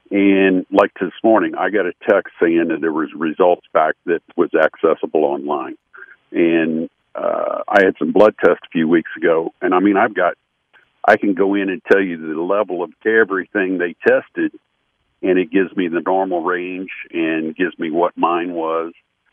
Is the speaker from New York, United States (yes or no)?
no; Rolla, Missouri, United States; I'm actually from Rolla, Missouri.